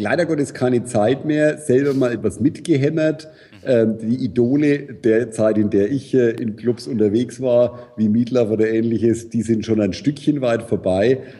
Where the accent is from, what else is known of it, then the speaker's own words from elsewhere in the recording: Nuremberg, Bavaria, Germany; Nürnberg, meine Heimatstadt. Dort geboren, aufgewachsen, zur Schule gegangen, Universität, studiert, erste Liebe, Ehe geschlossen.